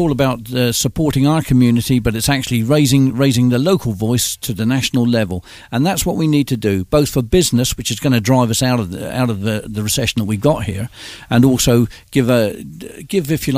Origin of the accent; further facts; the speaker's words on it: Ryde, South East England, United Kingdom; Yeah, Ryde, my hometown, where I can walk down the streets with no fear.